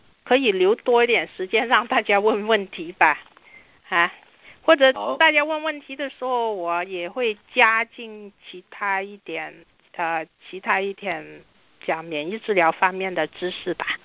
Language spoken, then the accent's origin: Chinese; China; 就是比如说我们中国人常说的电疗还有化疗